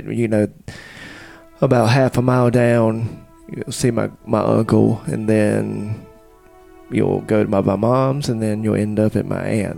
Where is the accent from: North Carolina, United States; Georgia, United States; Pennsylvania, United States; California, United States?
North Carolina, United States; Raleigh; Well, when I grew up in Raleigh, my family lived close together at one point.